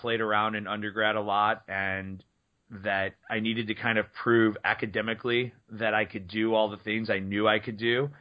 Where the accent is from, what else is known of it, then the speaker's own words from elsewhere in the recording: Midwest, United States; And I think a lot of it comes from a Midwest background, you know, growing up in the Midwest.